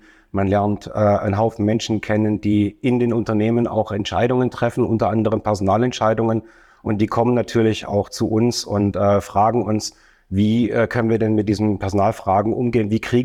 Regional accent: Stuttgart, Baden-Württemberg, Germany; ich bin Unternehmer, komme aus der wunderschönen Stadt Stuttgart.

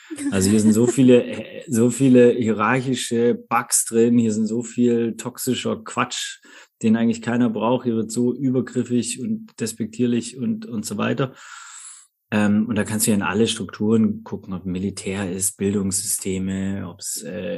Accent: Baden-Württemberg, Germany; Wir sind alle zusammen im Schwabenländle aufgewachsen, sind dort zusammen zur Schule gegangen

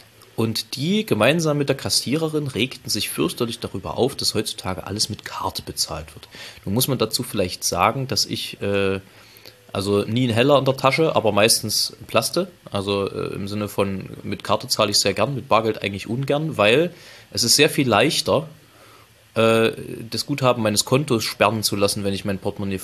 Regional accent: East Germany, Germany; ich bin ja nun selber gebürtiger Ostdeutscher

